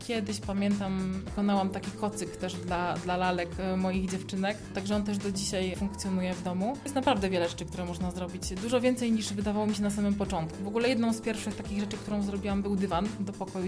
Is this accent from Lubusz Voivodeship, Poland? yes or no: yes; Międzyrzecz, Lubusz Voivodeship, Poland; w Międzyrzeczu, w mojej rodzinnej miejscowości, zorganizowała zajęcia dla dzieci